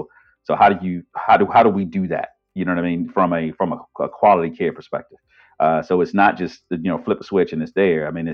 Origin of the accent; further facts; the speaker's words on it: Washington, District of Columbia, United States; I grew up in Washington, D.C. I come from an environment where we didn't have access to healthcare.